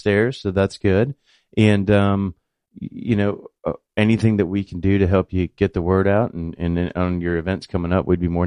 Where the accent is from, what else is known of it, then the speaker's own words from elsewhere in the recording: St. Louis, Missouri, United States; I think I grew up in St. Louis, and we had something like